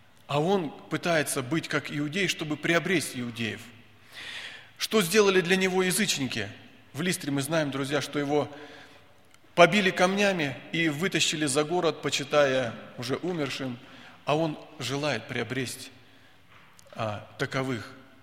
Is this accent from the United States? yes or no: yes; Minnesota, United States; Я из Миннесоты.